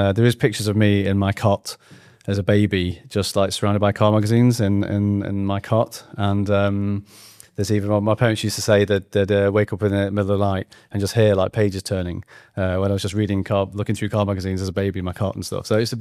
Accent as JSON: {"language": "English", "town": "Manchester", "region": "North West England", "country": "United Kingdom", "tie": "born or raised there", "said": "So I was born in Manchester in 1980. And my mum was a staff nurse, my dad was an IT computer programmer, and very humble beginnings. We lived in North Manchester"}